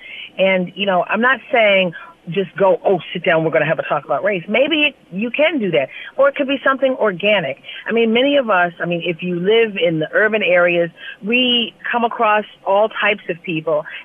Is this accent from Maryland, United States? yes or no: yes; Baltimore, Maryland, United States; I'm a resident of the Baltimore area. I grew up in Baltimore City.